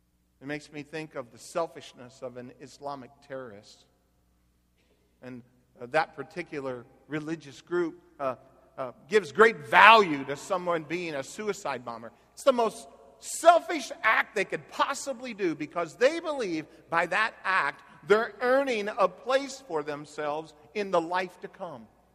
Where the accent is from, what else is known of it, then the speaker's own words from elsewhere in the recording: Phoenix, Arizona, United States; I go, yeah, I know. I'm from Phoenix.